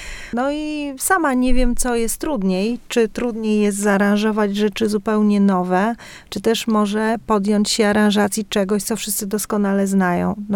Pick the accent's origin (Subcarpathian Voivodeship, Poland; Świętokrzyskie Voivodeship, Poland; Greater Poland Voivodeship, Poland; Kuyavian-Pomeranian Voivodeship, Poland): Kuyavian-Pomeranian Voivodeship, Poland; Włocławek; Ja nie mam wspomnień z Olsztynem z młodości, bo pochodzę z Włocławka.